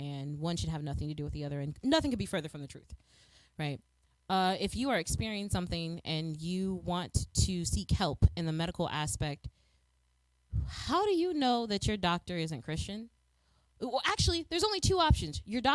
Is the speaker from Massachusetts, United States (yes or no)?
no; Chicago, Illinois, United States; I live in the United States of America. I am from Chicago. And granted, Southside Chicago is riddled with poverty